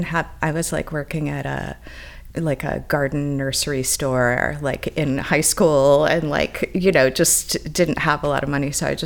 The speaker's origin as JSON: {"language": "English", "town": "Minneapolis", "region": "Minnesota", "country": "United States", "tie": "born or raised there", "said": "I grew up in Minneapolis."}